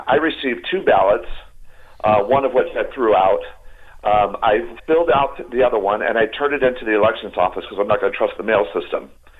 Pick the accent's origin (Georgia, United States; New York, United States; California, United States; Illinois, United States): Illinois, United States; Chicago; I remember I grew up in Chicago, and it used to be that you'd have to show up with your ID